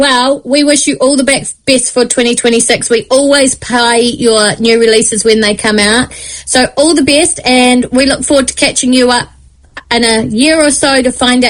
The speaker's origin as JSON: {"language": "English", "town": "Dunedin", "region": "Otago", "country": "New Zealand", "tie": "born there", "said": "Well, I was born in Dunedin, and mum and auntie and everyone came from Invercargill."}